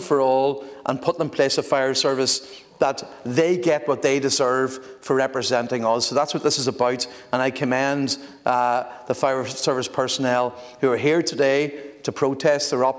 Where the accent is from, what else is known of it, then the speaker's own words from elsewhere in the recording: Buncrana, County Donegal, Ireland; my hometown of Buncrana